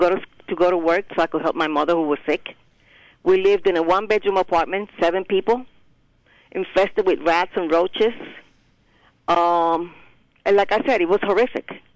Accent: Puerto Rico; now in United States; I've never been a refugee. I am from Puerto Rico.

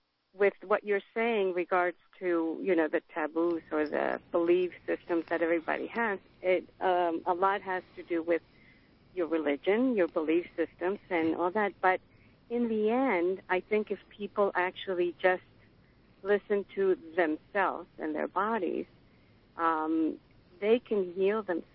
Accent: Mexico; Well, I come from Mexico

